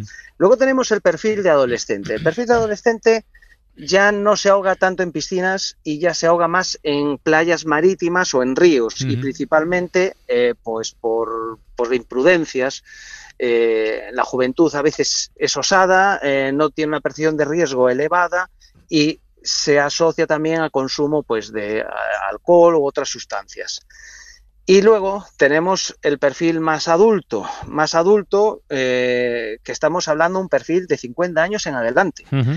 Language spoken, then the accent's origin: Spanish; Galicia, Spain; yo soy de Galicia y estamos teniendo temperaturas en Galicia